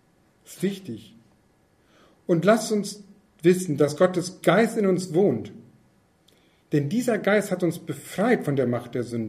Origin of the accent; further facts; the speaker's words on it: Berne, Lower Saxony, Germany; ich bin dann zu Hause gewesen, ah, ich gehe noch mal raus. Bei uns in Berne, da gibt es noch so einen Teich